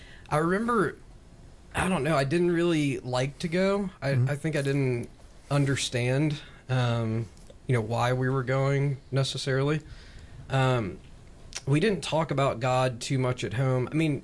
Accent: Alpharetta, Georgia, United States; also born or lived in Norcross; I was born in I was born in Norcross. We moved to Alpharetta in 1989, so I was 3 years old. Mm-hmm. So I call, Alpharetta home. My parents still live in the same house.

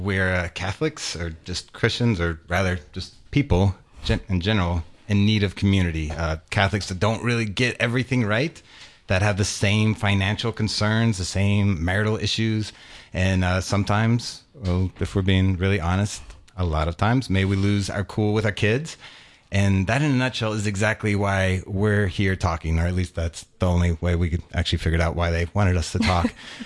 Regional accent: Louisiana, United States; We're both from Louisiana. We met at LSU.

